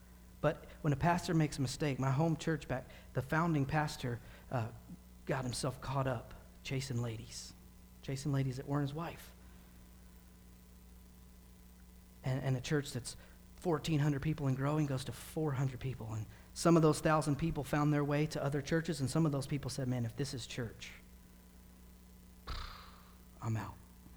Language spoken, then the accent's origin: English; the South, United States; I grew up in the South